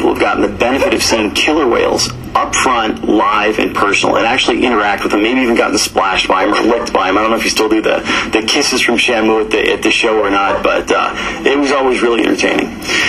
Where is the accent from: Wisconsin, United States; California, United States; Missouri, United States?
California, United States; San Diego; If I may, I grew up in San Diego, and my very first experience with cetaceans, with killer whales, was at SeaWorld.